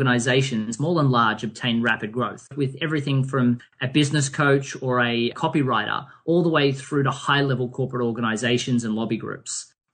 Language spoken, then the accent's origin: English; Australia; obviously he said, mate, because we're Australian, that's what we say